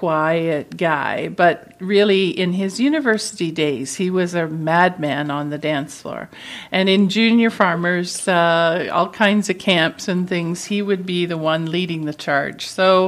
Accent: Teeswater, Ontario, Canada; And I was originally from Teeswater, as I said, and all my formative 4-H and junior farmer days were there

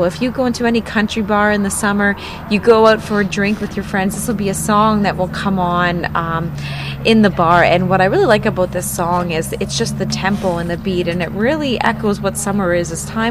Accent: Mitchell, Ontario, Canada; and I am from Mitchell, Ontario.

